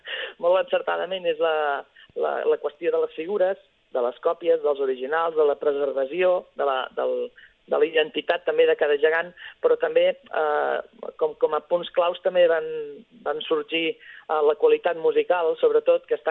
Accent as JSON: {"language": "Catalan", "town": "Reus", "region": "Catalonia", "country": "Spain", "said": "els gegants de Reus, jo què he de dir, no?, com a reusenc."}